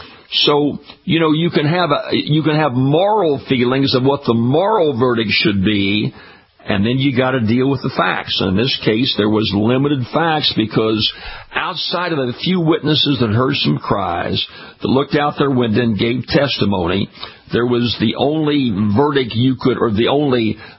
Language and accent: English; Baton Rouge, Louisiana, United States; I was at a concert here in Baton Rouge, my hometown, listening to some great country Texas music.